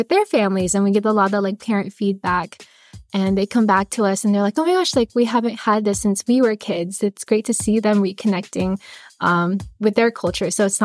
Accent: Puyallup, Washington, United States; also born or lived in Philippines; I only really lived there for about 5 years. So the rest of my time was spent in Washington. I grew up in Puyallup, so it's a very majority white population over there.

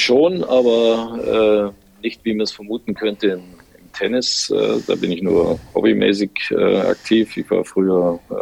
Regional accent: Baden-Württemberg, Germany; now in Munich, Germany; Ich bin jetzt seit 25 Jahren in München zu Hause. Von der Seite her kommt der bayerische Einschlag immer weiter durch, aber eigentlich bin ich ein Schwabe.

